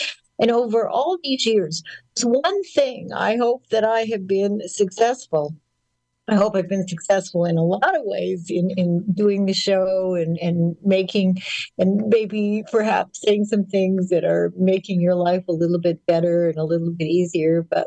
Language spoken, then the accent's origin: English; Winnipeg, Manitoba, Canada; and also for my hometown paper in Winnipeg, the Winnipeg Jewish Post and News.